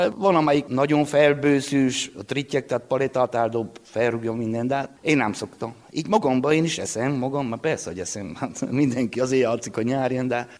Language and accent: Hungarian; Felsőrákos, Covasna, Romania; Felső Rákosi, 1959-ben születtem.